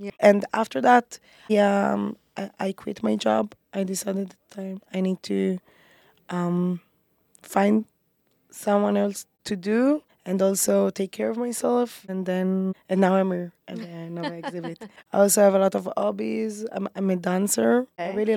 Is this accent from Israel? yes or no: yes; Eilat, Southern District, Israel; moved away as an adult; now in Tel Aviv, Israel; Yeah, I grew up in Elat. Lived on the beach all my life, almost.